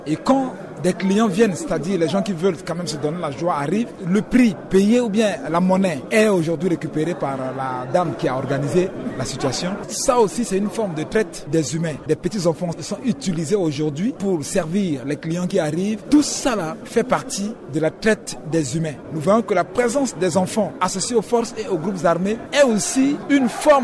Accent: Central African Republic; chez nous en République centrafricaine

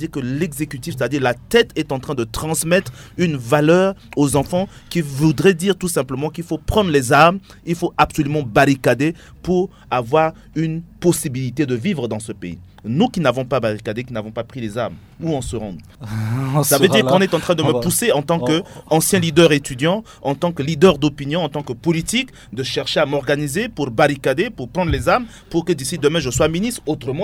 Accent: Central African Republic; Je suis singulièrement révolté en tant que centrafricain.

